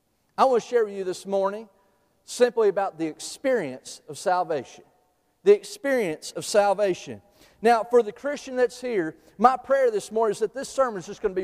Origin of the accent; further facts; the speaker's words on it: Sharon, Tennessee, United States; Just to let you know a little bit about myself, I grew up over in Sharon.